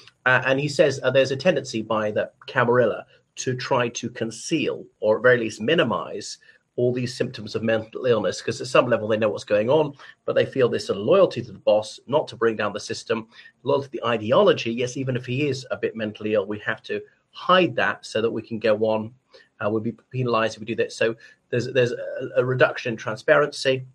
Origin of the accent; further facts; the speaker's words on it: Ireland; from Ireland.